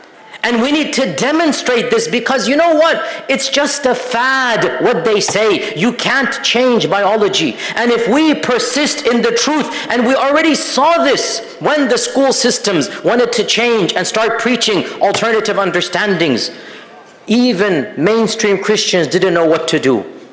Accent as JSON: {"language": "English", "region": "Texas", "country": "United States", "said": "I mean, I'm from Texas."}